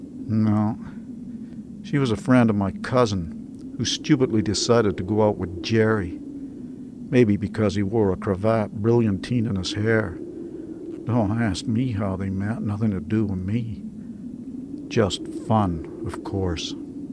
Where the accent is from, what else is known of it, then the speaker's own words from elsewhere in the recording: Ireland; moved away; Yeah, I'm Irish, although I've been out of the country a while, as you can tell.